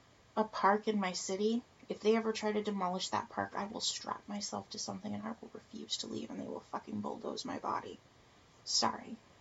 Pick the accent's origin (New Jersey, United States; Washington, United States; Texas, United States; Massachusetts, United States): Texas, United States; I really wanted to after the BP oil spill because I grew up on the Gulf Coast in Texas.